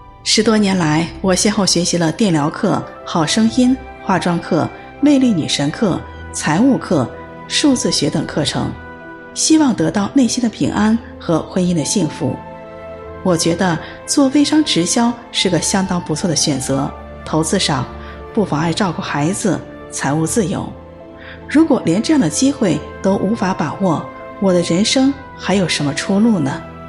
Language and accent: Chinese; South China, China; accent: southern; 在南方长大的我去了东北上大学，班上几乎都是北方人，我的南方口音成为同学们的笑话